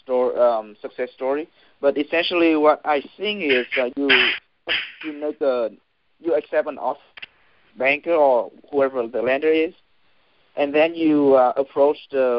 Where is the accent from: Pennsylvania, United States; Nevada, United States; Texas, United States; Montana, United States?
Texas, United States; Corpus Christi; I'm from Corpus Christi.